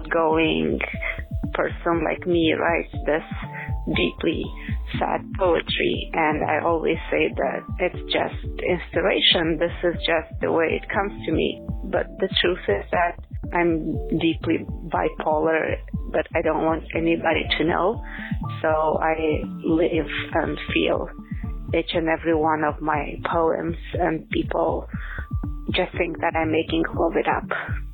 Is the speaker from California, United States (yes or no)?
no; Indiana, United States; Hi, I am from Indiana.